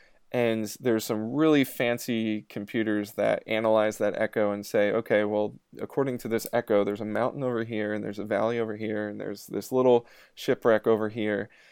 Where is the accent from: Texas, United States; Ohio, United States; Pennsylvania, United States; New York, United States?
Pennsylvania, United States; Reading; as somebody growing up in Reading, Pennsylvania, I was unaware of any of them.